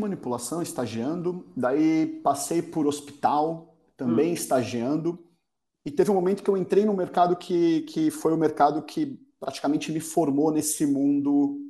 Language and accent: Portuguese; Santos, São Paulo, Brazil; Eu sou de Santos. Eu nasci em Santos. Fiquei até meus 17, 18 anos bastante fixo por aqui. Fiz faculdade em Santos e em um determinado momento São Paulo chama, né? Santos é uma cidade que é incrível. Eu voltei para a cidade agora. Estou fixo em Santos novamente